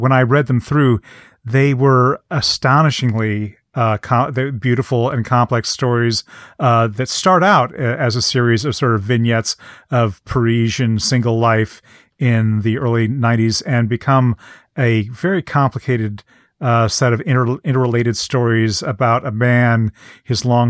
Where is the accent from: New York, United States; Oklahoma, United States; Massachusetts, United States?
Massachusetts, United States; because I am from Massachusetts and Fall River is just about a 20-minute drive away from me.